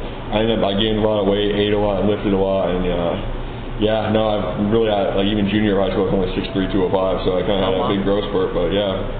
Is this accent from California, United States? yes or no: no; Madison, Connecticut, United States; Madison, Connecticut.